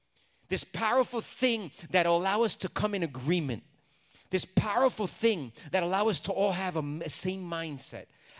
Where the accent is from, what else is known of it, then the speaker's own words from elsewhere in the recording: New Jersey, United States; also born or lived in New York; I grew up in New Jersey, New York, so I didn't grow up with Three Kings.